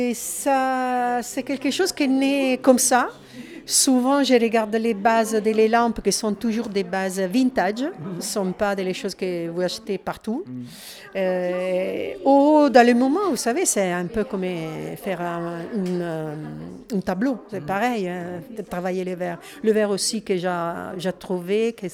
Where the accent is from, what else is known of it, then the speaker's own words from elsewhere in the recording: Italy; French is a second language; Alors, comme évident dans mon prononciation, je ne suis pas français, je suis italienne.